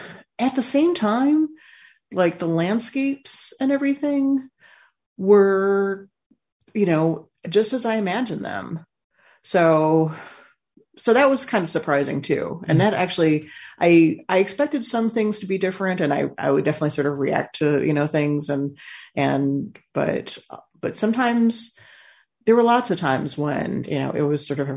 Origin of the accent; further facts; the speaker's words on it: Chicago, Illinois, United States; I grew up in the Chicago area. So in Illinois